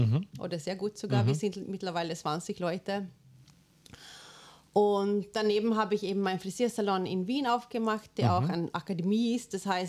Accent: Sweden; accent: Swedish; German is a second language; now in Austria; was für ein Vorteil man hat als Schwedin, lustigerweise im Vertrieb in Österreich.

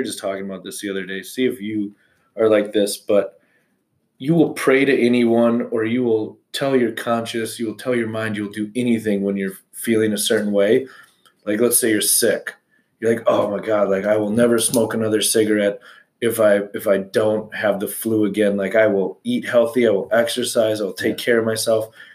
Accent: United States; Was and then they, and because I'm an American, they're going to assume that my parents are rich or that we have lots of money.

